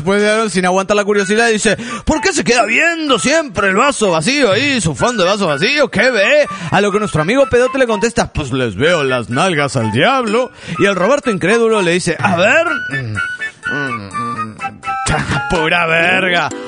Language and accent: Spanish; Querétaro, Mexico; de Querétaro, México.